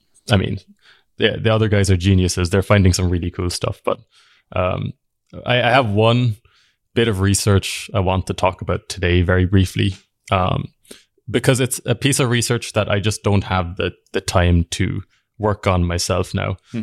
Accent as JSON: {"language": "English", "country": "Ireland", "tie": "born or raised there", "lives_now": "Edinburgh, United Kingdom", "said": "I live in Edinburgh in Scotland, but I'm half Irish, half Japanese. I grew up in Ireland. And so the minute Justin realized that I could speak Japanese"}